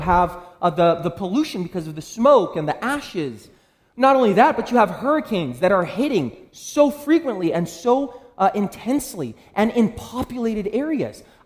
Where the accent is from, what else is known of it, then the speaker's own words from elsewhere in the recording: Brazil; I'm from Brazil, so this hit close to home